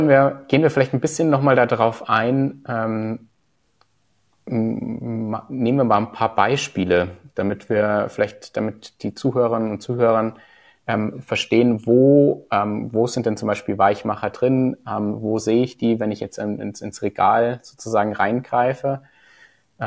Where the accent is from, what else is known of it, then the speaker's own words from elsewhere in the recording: Munich, Bavaria, Germany; wir kommen hier aus München